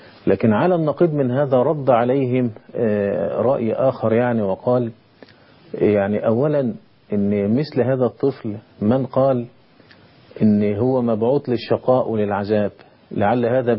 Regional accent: Egypt; عندنا في مصر إلى الآن حارة اليهود موجود فيها اليهود

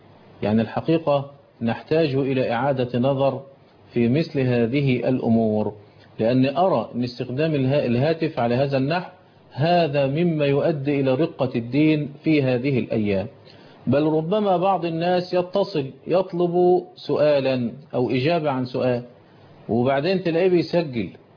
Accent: Egypt; وخاصة كما ذكرت إن عندنا في مصر الدفن غالبا لا يكون دفنا شرعيا

